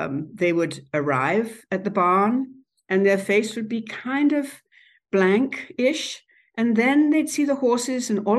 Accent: England, United Kingdom; born there; moved away as an adult; And as you can tell from my accent, I was born in England, but I came to this country when I was 22.

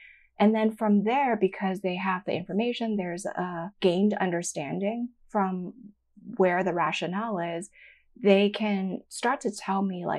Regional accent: Hong Kong; I grew up in Hong Kong, and there are these delicious custardy egg tarts.

